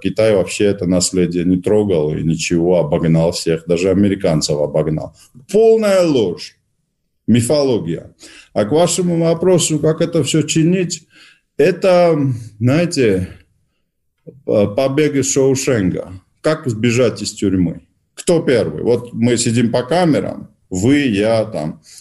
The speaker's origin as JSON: {"language": "Russian", "country": "Georgia", "said": "которые мы, грузины, считали, считаем и будем всегда считать частью Грузии"}